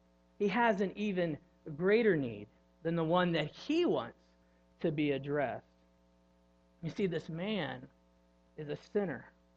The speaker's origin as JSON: {"language": "English", "region": "Illinois", "country": "United States", "tie": "born or raised there", "said": "Now, I grew up in Southern Illinois, so camping meant one thing: camping."}